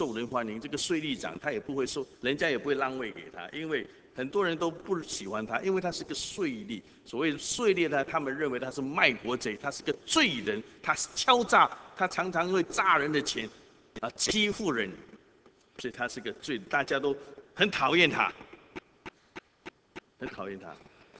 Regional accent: Guangdong, China; 所以我们广东人有一句话，

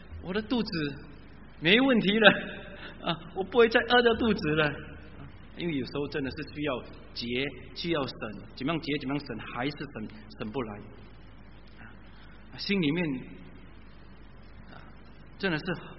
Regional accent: Singapore; 我是新加坡来了，我来这里我来这里培训啊，我来这里培训。你住在哪里？哦，我是住在一个乡村，那个时候那个乡村叫丹中 Glen 海南村啊

